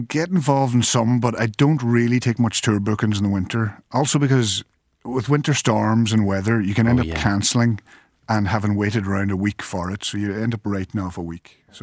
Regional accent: Teelin, County Donegal, Ireland; So I grew up in Teelin in Donegal. It's part of a little Gaeltacht area there, kind of in southwest Donegal.

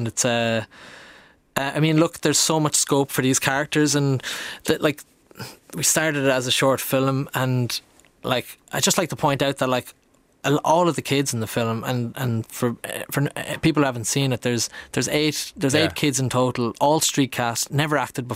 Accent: Cork, Munster, Ireland; also born or lived in Dublin; growing up in Cork, but living in the Liberties in Dublin as well.

